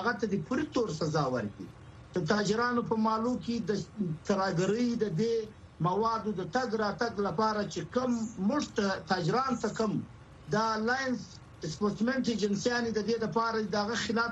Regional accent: Kandahar, Afghanistan; موږ په دې فخر کو چې موږ افغانان یو موږ په دې فخر کو چې موږ کندهاریان یو

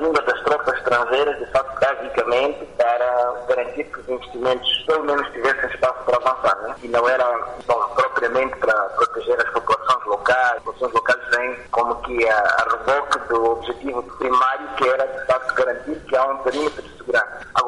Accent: Mozambique; Para nós, como moçambicanos

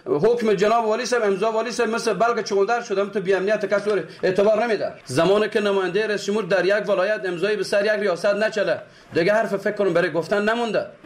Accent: Afghanistan; ما از افغانستان هستیم

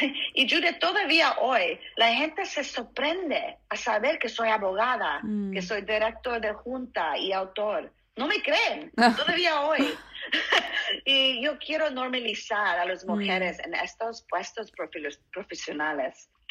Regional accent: United States; Creo que creciendo aquí en Estados Unidos, cuando era chiquita

